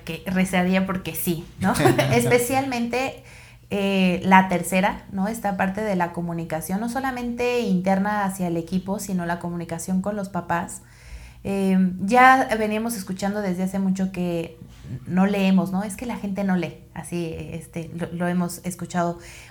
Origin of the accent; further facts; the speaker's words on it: Mexico; Yo sí creo que la pandemia nos vino a dar una calidad de vida que no esperábamos como mexicanos y viviendo en la ciudad que podíamos percibir.